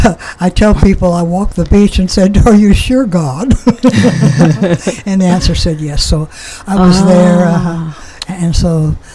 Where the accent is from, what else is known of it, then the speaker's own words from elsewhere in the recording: Oklahoma, United States; My oldest son once said to me, "Mom, am I half Okie? You're full-blooded, aren't you?"